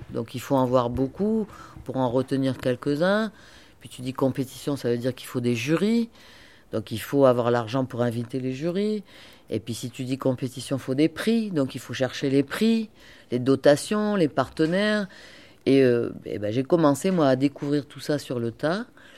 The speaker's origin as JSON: {"language": "French", "country": "Algeria", "tie": "born there", "said": "je suis née en Algérie. C'était plus les films israéliens, parce que je suis juive d'Algérie."}